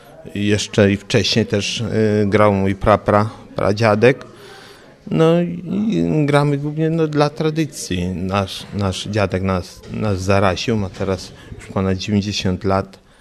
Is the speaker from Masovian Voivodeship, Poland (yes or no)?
yes; Wieska, Masovian Voivodeship, Poland; przyjechałem z Wieski, gmina Jabłona Lacka, powiat Sokołów Podlaski.